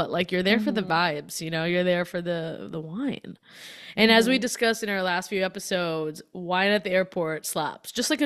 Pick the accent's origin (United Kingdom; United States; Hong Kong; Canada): Hong Kong; I grew up in Hong Kong. I went to a British school